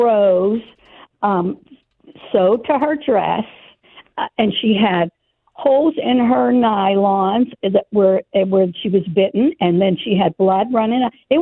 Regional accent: Hazelwood, Pennsylvania, United States; now in Munhall, United States; I am. I'm originally from Hazelwood, but I'm from Munhall now.

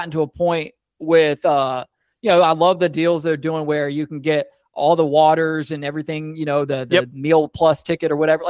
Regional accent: Bartlett, Tennessee, United States; because I grew up in Bartlett, like the epitome of middle class.

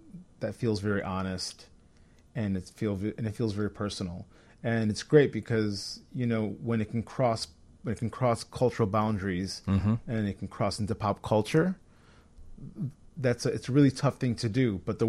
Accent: Chicago, Illinois, United States; I grew up in Brighton Park in Chicago

